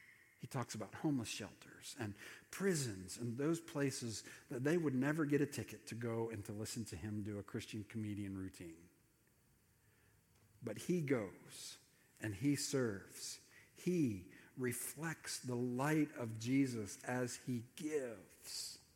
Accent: Pennsylvania, United States; I grew up in Pennsylvania where they put salt on the roads every winter

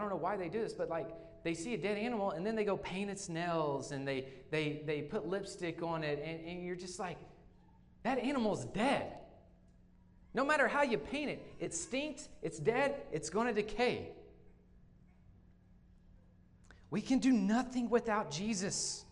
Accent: United States; Like, I'm an American. You know, I'm America.

